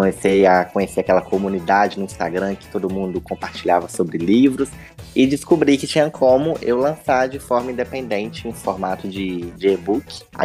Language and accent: Portuguese; Juiz de Fora, Minas Gerais, Brazil; Eu sou de Juiz de Fora e eu sou escritor